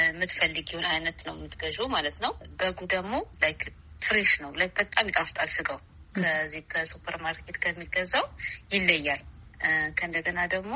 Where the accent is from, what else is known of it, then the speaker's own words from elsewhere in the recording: Dire Dawa, Ethiopia; ያደግኩት ድሬዳዋ ነው። ድሬዳዋ ከተማ ለገሀር የሚባል ሰፈር ውስጥ ነው ያደግኩትኝ። ትውልድበት አካባቢ የተለያየ ብሔር ያሉበት ነው። ሶማሌም አለ፣ ኦሮሞም አለ፣ ብዙ አደሬዎች